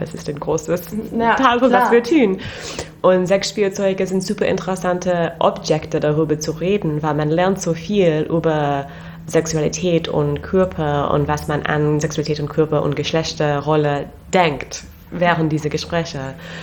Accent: England, United Kingdom; German is a second language; moved away as an adult; now in Berlin, Germany; Ja, ich komme aus England und ich bin in Berlin seit 6 Jahren.

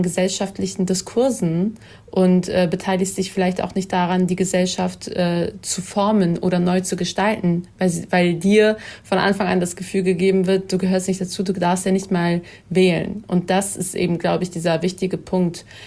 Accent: Bremen, Germany; Ich persönlich, also ich komme aus Bremen.

